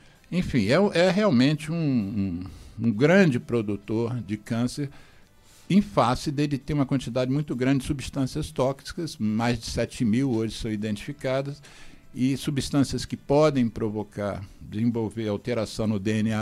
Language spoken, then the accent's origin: Portuguese; Rio de Janeiro, Brazil; E nasci no Leblon também, né? Pegava onda desde pequeno.